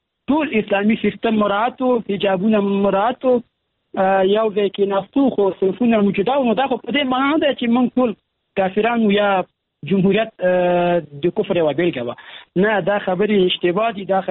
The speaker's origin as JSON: {"language": "Pashto", "country": "Afghanistan"}